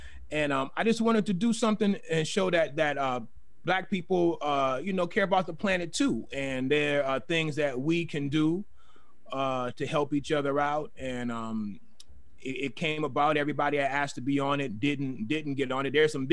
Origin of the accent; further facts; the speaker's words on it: Oakland, California, United States; I'm from Oakland, born and raised.